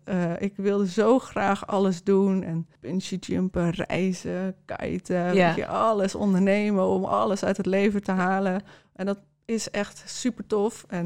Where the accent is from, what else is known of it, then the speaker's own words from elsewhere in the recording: Groningen, Netherlands; En ik kom uit Groningen. Dus misschien lag het aan de Groningse nuchterheid.